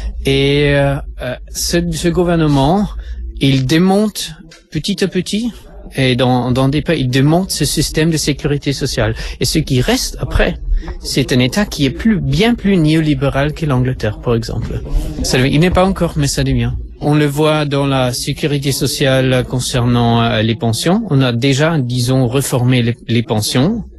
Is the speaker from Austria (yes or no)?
yes; Vienna, Austria; French is a second language; Je viens de Vienne, en Autriche.